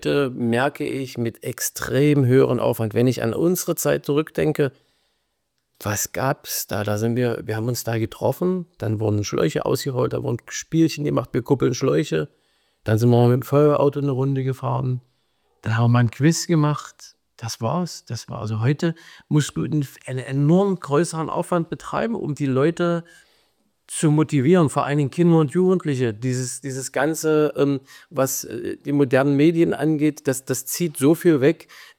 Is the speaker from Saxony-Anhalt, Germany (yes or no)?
yes; Osternienburg, Saxony-Anhalt, Germany; ich bin in Osternienburg groß geworden, also zwischen Aachen und Köthen. Und Osternienburg ist ja Hockeydorf.